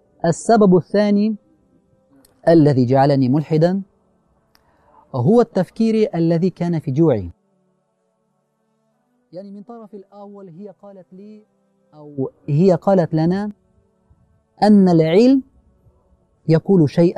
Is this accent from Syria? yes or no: no; Ulyanovsk, Ulyanovsk Oblast, Russia; Arabic is a second language; also born or lived in Samara; أنا روسي من روسيا، لي 29 سنة. أنا ولدت في مدينة سامارا التي تقع في وسط روسيا، يعني تحت موسكو تقع هذه المدينة، وعشت حياتي في مدينة أوليانوفسك.